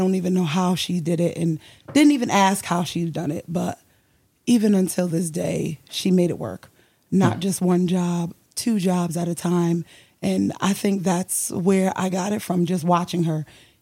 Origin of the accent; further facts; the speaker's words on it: New Haven, Connecticut, United States; Right here, New Haven, Connecticut. I am born and raised New Haven, right here.